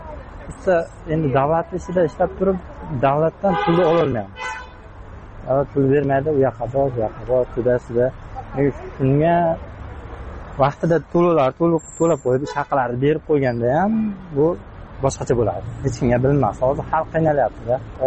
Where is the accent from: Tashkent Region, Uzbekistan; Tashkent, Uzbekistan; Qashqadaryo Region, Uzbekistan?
Qashqadaryo Region, Uzbekistan; Bizlar o'zim Qashqadaryodanman.